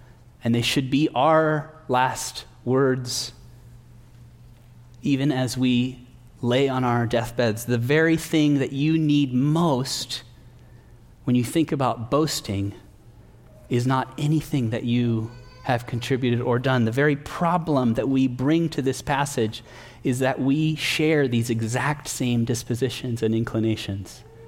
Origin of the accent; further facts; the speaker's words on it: Tijuana, Baja California, Mexico; now in United States; I was brought up in Mexico as a missionary kid.